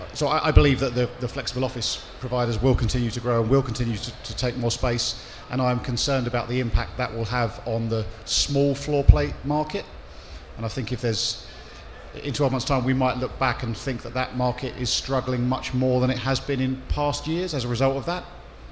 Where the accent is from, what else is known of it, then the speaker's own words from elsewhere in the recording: United Kingdom; I'm embarrassed to say as a Brit